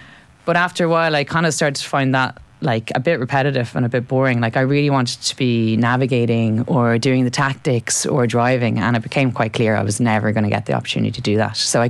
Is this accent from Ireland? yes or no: yes; Ireland; as a girl growing up in Ireland